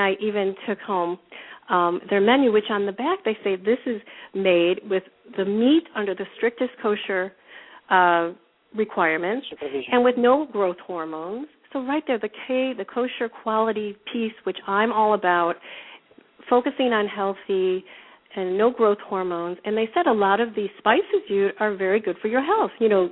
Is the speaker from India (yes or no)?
no; New York, United States; hi, I'm from New York. And everybody's always like, ooh, where, you know, because it's so cool to be from New York